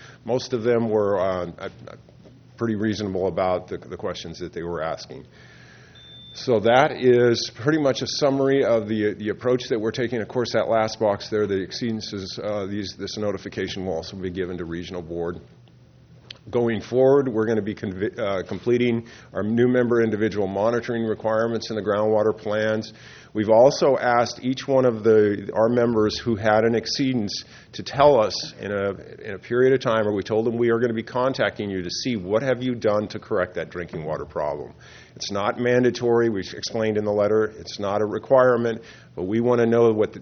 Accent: California, United States; I know I come from the Central Valley and are somewhat familiar with our program.

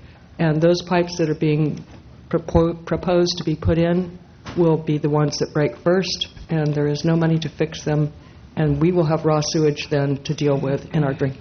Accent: Los Osos, California, United States; from the Prohibition Zone in Los Osos

